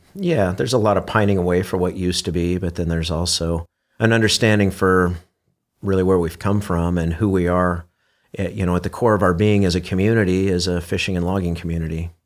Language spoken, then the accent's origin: English; Brookings, Oregon, United States; also born or lived in Crescent City; Yeah, so I grew up the north bank of the Chetco River, a couple of miles up.